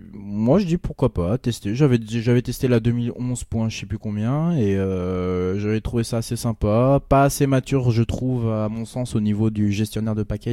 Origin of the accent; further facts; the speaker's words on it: France; Eh ben, si je dis déprécieux, je suis français quand même.